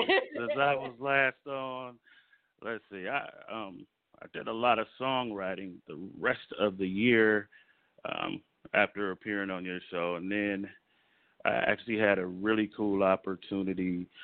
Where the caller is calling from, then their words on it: Los Angeles, California, United States; I am calling from sunny Los Angeles, California.